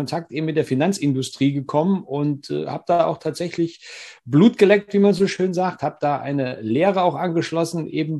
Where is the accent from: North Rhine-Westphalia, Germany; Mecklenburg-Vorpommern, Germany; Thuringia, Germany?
Thuringia, Germany; wir als Thüringer